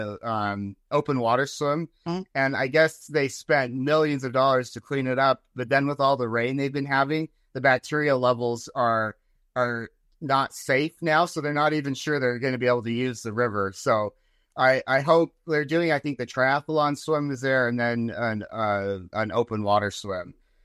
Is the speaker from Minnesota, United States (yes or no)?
no; Utah, United States; I grew up in Utah, so Utah Jazz.